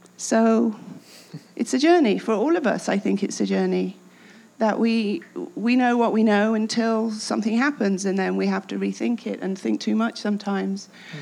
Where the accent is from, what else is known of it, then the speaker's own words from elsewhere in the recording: England, United Kingdom; I felt really embarrassed being English.